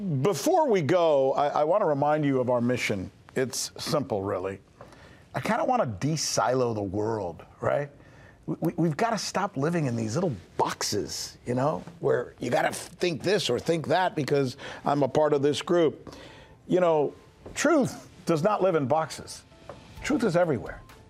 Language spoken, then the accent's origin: English; United States; I love my country. And as an American, I would love to think